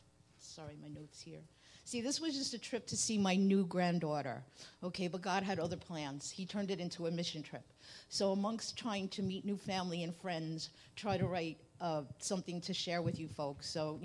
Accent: New York, United States; Now, most people think he's a New Yorker up here and think I'm the Canadian. It's the other way around.

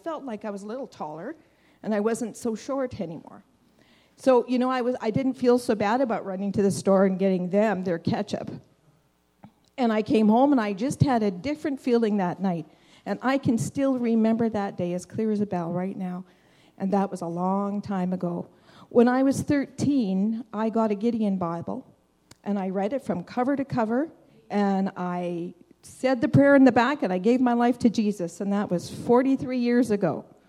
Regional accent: Regina, Saskatchewan, Canada; So I'm just going to give you a little bit of history about who I am and where I come from. We're from Regina.

